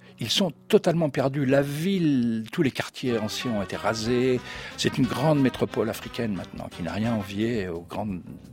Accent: Addis Ababa, Ethiopia; Oui, littéralement, Addis, c'est chez moi, c'est ma maison. Je suis d'Addis.

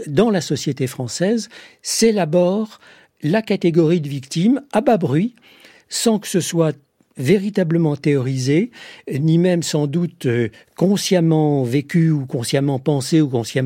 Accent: France; par exemple chez nous, en France, la figure du Vietnam, la figure du combattant vietnamien et de ceux qui l'aident, est une figure très fortement héroïsée.

